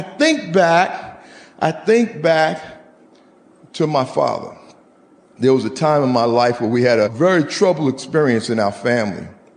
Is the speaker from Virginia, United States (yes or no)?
no; New York City, New York, United States; So I grew up in New York City, between Harlem and the Bronx.